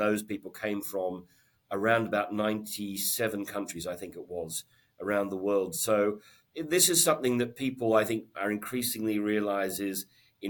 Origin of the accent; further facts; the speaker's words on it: Sydney, New South Wales, Australia; moved away as an adult; now in United Kingdom; So I moved to the UK 25 years ago. I grew up in Sydney in Australia.